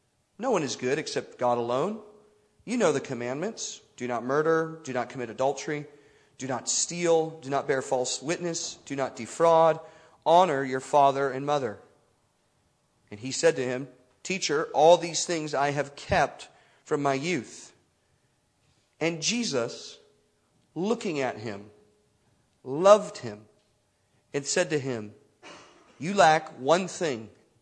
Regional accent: United States; Well, I am the American portion of our evening tonight, so sorry for the voice change.

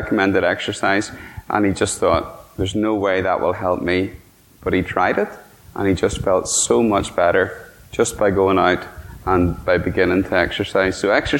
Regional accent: Northern Ireland, United Kingdom; When I was growing up in Tyrone, there was an expression on the TV

